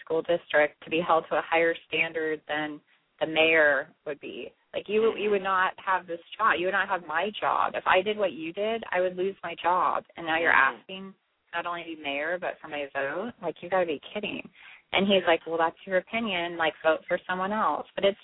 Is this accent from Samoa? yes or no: no; Ontario, Canada; Like, how do I have a southern twang when I'm from Canada, Ontario?